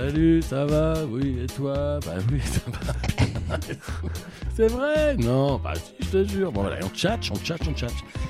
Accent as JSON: {"language": "French", "town": "Béziers", "region": "Occitanie", "country": "France", "tie": "born there", "said": "je suis né à Béziers, tout ça."}